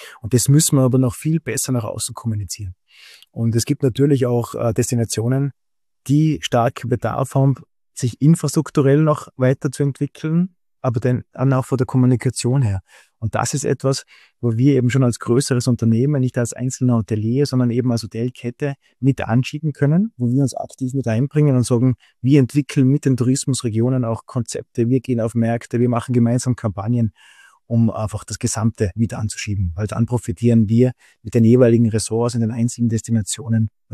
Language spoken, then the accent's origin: German; Austria; in der Zeit, wo es bei uns in Österreich und in Deutschland eine starke Rezession oder starke, es gab eine Rezession